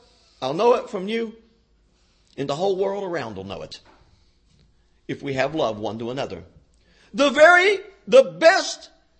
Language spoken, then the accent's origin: English; West Virginia, United States; you're Jumbo. There has to be a division here. We'll make one here. I'm from West Virginia and you're from Oklahoma.